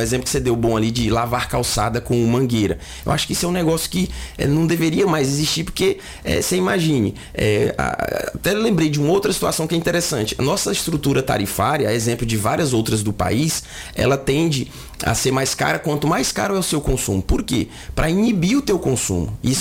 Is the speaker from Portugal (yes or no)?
no; Tocantins, Brazil; Eu sou do Tocantins, né?